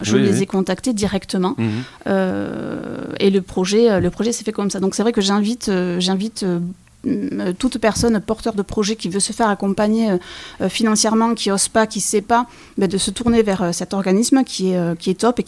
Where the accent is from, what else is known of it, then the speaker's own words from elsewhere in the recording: Monein, Nouvelle-Aquitaine, France; Donc, je viens de Monin, une petite ville à côté de Pau.